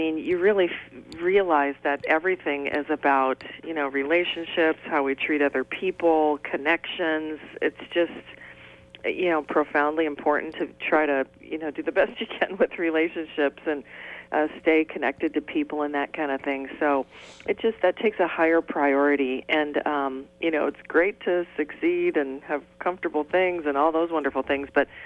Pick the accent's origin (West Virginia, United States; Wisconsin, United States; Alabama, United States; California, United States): Wisconsin, United States; before when I was just a kid growing up in Wisconsin